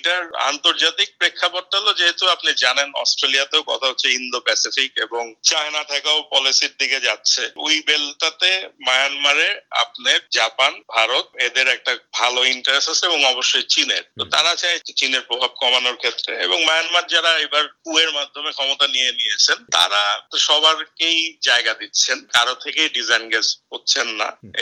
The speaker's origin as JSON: {"language": "Bangla", "country": "Bangladesh", "tie": "born there"}